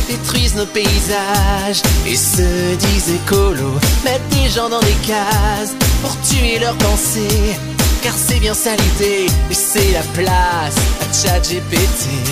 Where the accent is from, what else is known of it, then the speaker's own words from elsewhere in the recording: France; Je suis un Français non